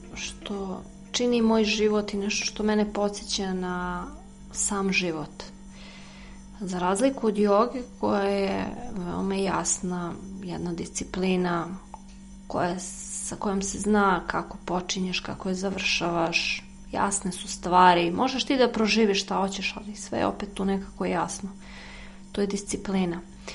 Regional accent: Belgrade, Serbia; iz Beograda sam.

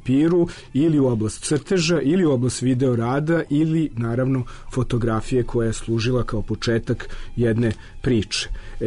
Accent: Belgrade, Serbia; now in France; ja sam Beograđanin, ovdje imam porodicu, prijatelje

